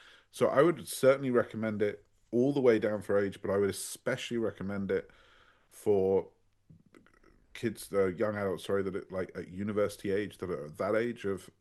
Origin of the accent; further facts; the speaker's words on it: United Kingdom; being British.